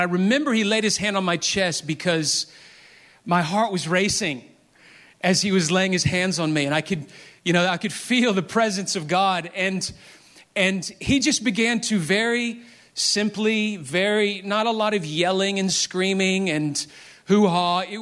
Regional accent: Memphis, Tennessee, United States; I grew up in Memphis. I lived there 25 years and never once visited Graceland.

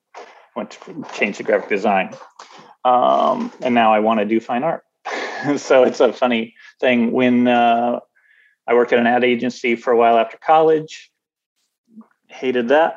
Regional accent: Kansas, United States; also born or lived in Indiana; I didn't live in any big places, like Denver a little bit, but like I grew up in Kansas and Indiana.

